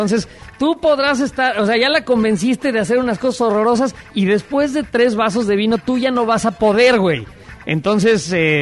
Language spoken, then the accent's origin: Spanish; Mexico; yo sí soy mexicano